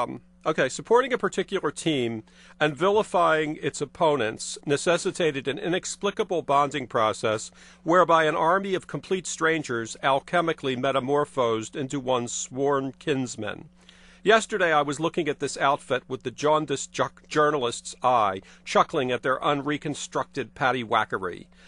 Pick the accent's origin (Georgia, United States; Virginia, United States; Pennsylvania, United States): Pennsylvania, United States; Philadelphia; And I grew up in Philadelphia, and people in Philadelphia don't care about college football.